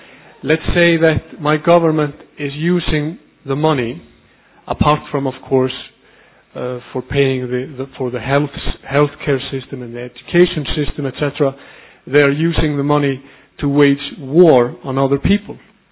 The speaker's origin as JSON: {"language": "English", "country": "Iceland", "said": "I come from Iceland."}